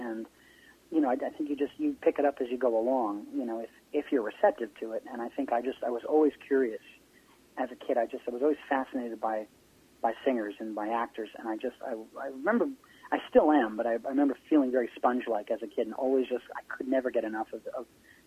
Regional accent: Rhode Island, United States; my folks had the opportunity to go to New York City for a weekend, since we come from Rhode Island.

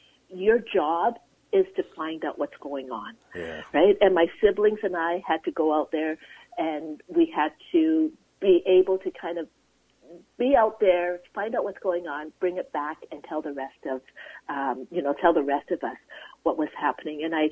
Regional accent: Calgary, Alberta, Canada; I grew up in Calgary, Alberta, and I did my undergraduate in Regina, Saskatchewan.

